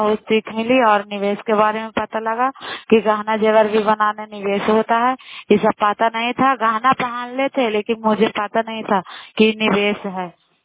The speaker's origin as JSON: {"language": "Hindi", "region": "Bihar", "country": "India", "said": "नालंदा जिला कराई ब्लॉक के निवासी हूँ।"}